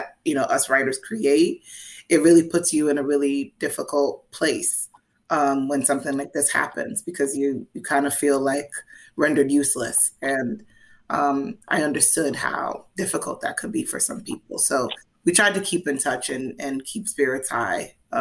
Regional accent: New York City, New York, United States; look, I'm a New Yorker, so I'm just like, pessimism is in my, you know, blood

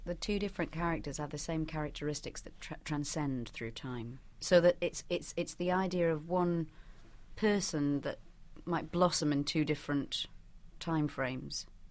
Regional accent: Northern England, United Kingdom; I am from the north. And this is the first time I've ever done my own accent, actually

